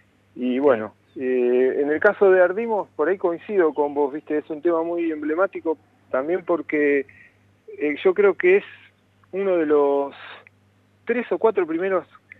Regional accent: Junín, Buenos Aires Province, Argentina; moved away as an adult; now in La Plata, Argentina; es la vida de nosotros que venimos de Junín a La Plata a estudiar, y con 18, 19 años

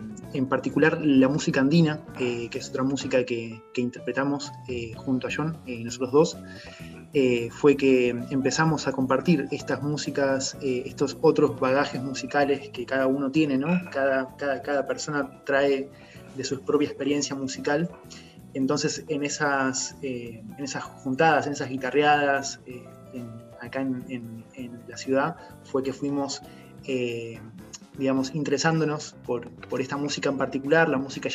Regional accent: Buenos Aires, Argentina; Están Juan y yo y Lautaro, que somos de Argentina, de Buenos Aires.

